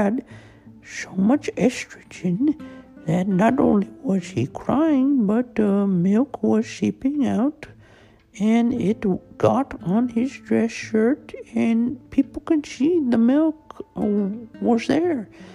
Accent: United States; Please do not confuse my accent for being Hindu, Indian, anything like that. I am from America, and I am very proud of the red, white, and blue.

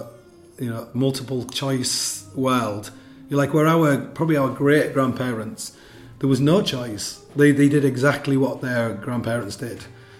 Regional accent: England, United Kingdom; I'm like, I'm from England.

